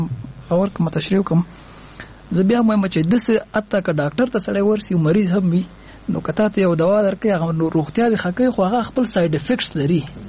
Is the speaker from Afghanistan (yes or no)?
yes; Kabul, Afghanistan; born there; مونږ پخوا په مزه په خیرخانه کې پیدا شوم،